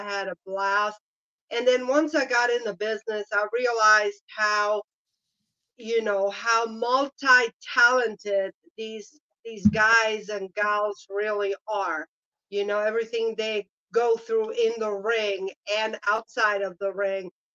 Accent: Switzerland; now in United States; And I grew up in Switzerland, so I really, when I was growing up, I wasn't exposed to wrestling very much.

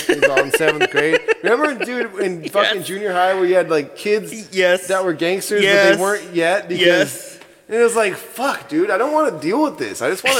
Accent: Sparks, Nevada, United States; born there; I was born in Sparks, Nevada, dude.

